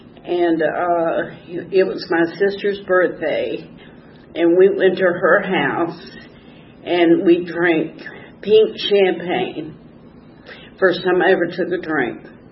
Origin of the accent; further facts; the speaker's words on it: Clovis, New Mexico, United States; born there; I was born in Clovis, New Mexico, got a lot of family